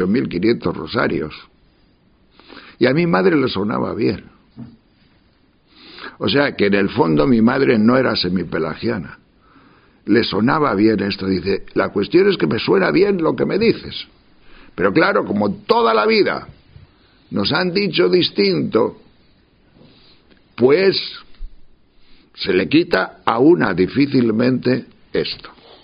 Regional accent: Tejerina, Castile and León, Spain; Nosotros somos de León, de Tejerina, de allá arriba, de la montaña.

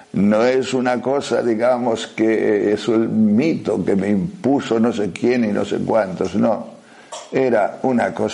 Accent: Castile and León, Spain; also born or lived in Asturias; con mis padres en Asturias y yo estaba en León con mi abuela. Y en aquel tiempo, cuando en el pueblo, mi pueblo, se recibía una carta

